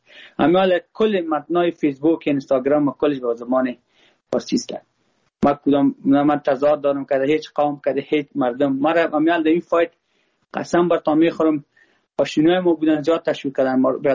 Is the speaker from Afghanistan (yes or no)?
yes; Afghanistan